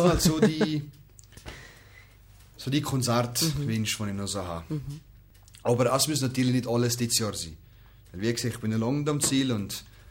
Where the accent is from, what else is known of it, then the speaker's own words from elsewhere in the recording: Valais, Switzerland; accent: Walliser German; first language Croatian; German is a second language; eigentlich am wohlsten fühle ich mich halt schon im Walliser Dialekt. Oder aber auf Kroatisch, in meiner Muttersprache